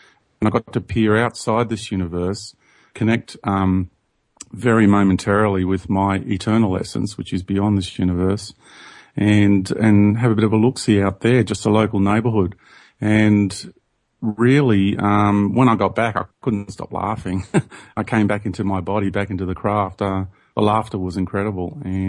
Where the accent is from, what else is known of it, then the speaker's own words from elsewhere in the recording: Sydney, New South Wales, Australia; born there; I was born in Sydney, Australia. I went to school in Sydney, and I was christened a Greek Orthodox. I went to a Catholic boys high school